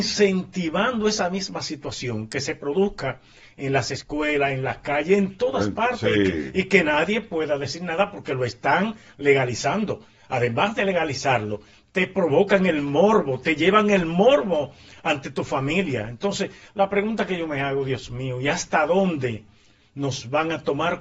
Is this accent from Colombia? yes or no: no; Dominican Republic; porque a nosotros, como dominicanos, yo no sé cómo es que nos tildan.